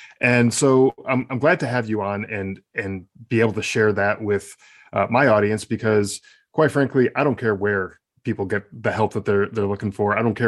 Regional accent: United States; And I, just as an American here

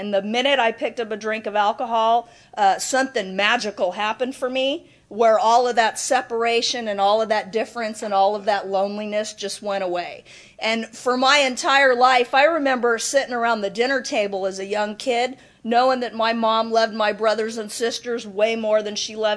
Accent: Manhattan Beach, California, United States; And I was raised in Manhattan Beach, and I felt so incredibly wrong from the time that I could remember.

